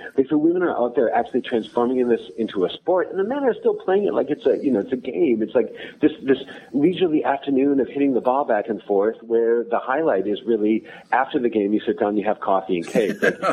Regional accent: Midwest, United States; And you know, I grew up in the Midwest as well, and absolutely every public park had a tennis court, and that's where I always went to play.

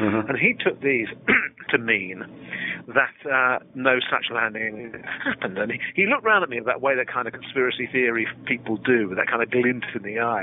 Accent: London, United Kingdom; By background, I'm a Londoner. My parents were both members of the British Communist Party.

